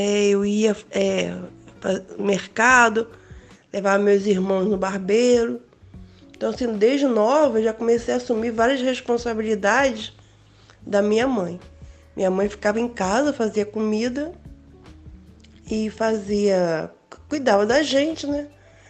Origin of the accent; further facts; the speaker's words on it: Araruama, Rio de Janeiro, Brazil; born there; 61 anos, faço 62 agora, dia 25 de outubro. Eu nasci em 61. Eu nasci em Araruama, sou filha de caminhoneiro e doméstica, né?